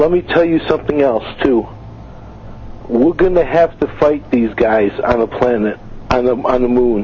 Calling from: Roanoke, Michigan, United States; And I'm calling from Roanoke, Michigan.

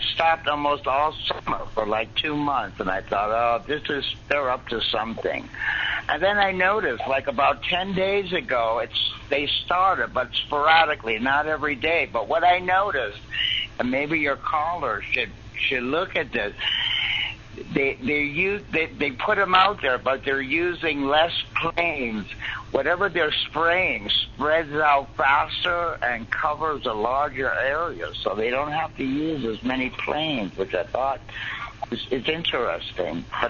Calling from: Reno, Nevada, United States; from Reno, Nevada.

